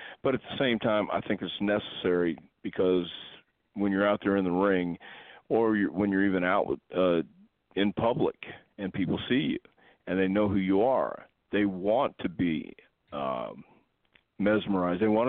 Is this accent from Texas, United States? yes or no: yes; Texas, United States; also born or lived in Houston; I grew up in West Texas and for 10 years, and the Funks were just starting, and they started in West Texas.